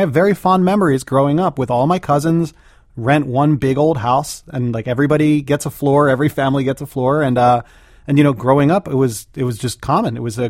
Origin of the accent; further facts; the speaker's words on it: Bensalem, Pennsylvania, United States; I'm from Ben Salem, and I'm the son of two folks from Northeast Philly. My dad's from Mayfair, my mom's from Ronhurst. Big Irish Catholic family